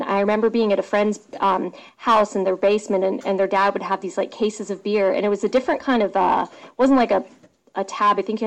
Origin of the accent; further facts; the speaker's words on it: East Coast, United States; And I grew up on the East Coast near the Chesapeake Bay